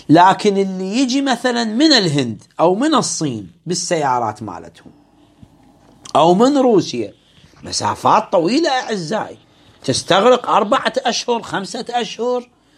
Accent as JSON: {"language": "Arabic", "country": "Iraq", "said": "احنا مثلا عندنا في العراق"}